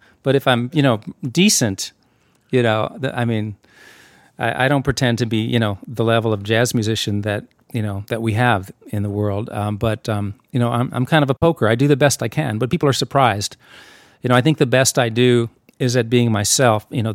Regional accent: New York, United States; and being a New Yorker, although I always felt like an outsider to bluegrass

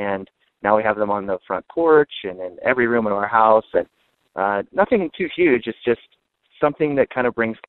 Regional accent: Syracuse, Indiana, United States; I'm from Syracuse, Indiana.

